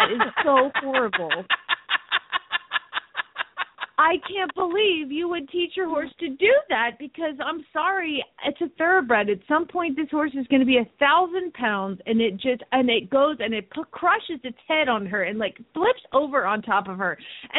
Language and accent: English; Phoenix, Arizona, United States; from Phoenix, Arizona